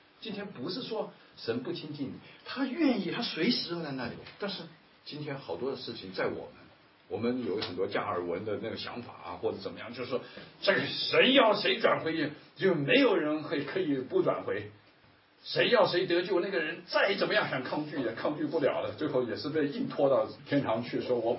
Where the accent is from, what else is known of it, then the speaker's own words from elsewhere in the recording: China; 我们中国人都懂啊